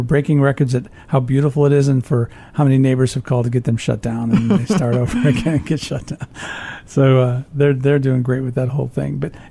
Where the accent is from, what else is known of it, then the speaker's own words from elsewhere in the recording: Illinois, United States; I'm originally from Illinois. I'm very familiar with Minnesota. Spent a lot of time on Long Lake up by Detroit Lakes in the winter as well, ice fishing and all.